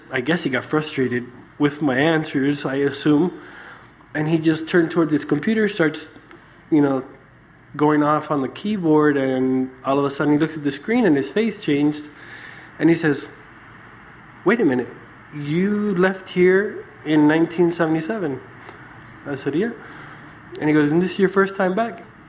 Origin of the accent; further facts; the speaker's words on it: Miami, Florida, United States; now in Chile; And the weather has been horrible for me growing up in Miami, so close to the equator. I have never bought a scarf.